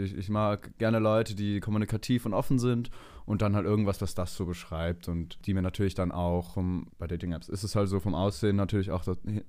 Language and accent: German; Austria; now in Berlin, Germany; Also ich bin ursprünglich aus Österreich und komme da aus einem ganz kleinen Dorf und habe da auch sehr lange gelebt und irgendwann dann mal in ein paar anderen Städten gewohnt, die ein bisschen größer sind.